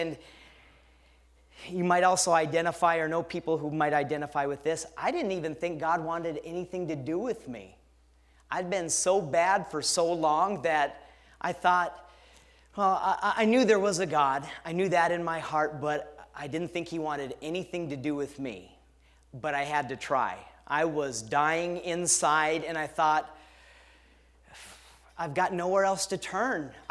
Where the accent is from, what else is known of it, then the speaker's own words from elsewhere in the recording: Detroit Lakes, Minnesota, United States; I'm from Detroit Lakes, Minnesota, born and raised there. It's about 45 miles east of Fargo, North Dakota, to give you a little idea.